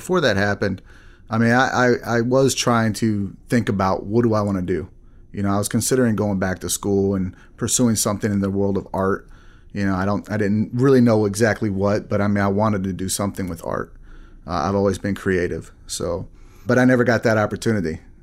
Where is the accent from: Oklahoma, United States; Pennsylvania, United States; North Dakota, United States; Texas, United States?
Texas, United States; also born or lived in Arizona; No, actually, I spent most of my life in Texas. I was born in Arizona, lived in Texas most of my life, and I moved to Illinois